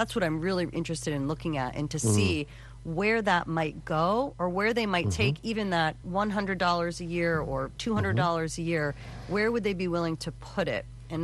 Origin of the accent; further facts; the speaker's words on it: Connecticut, United States; I grew up in Connecticut and we had a competitive marketplace there with the Hartford Current, several other smaller local papers and cities nearby.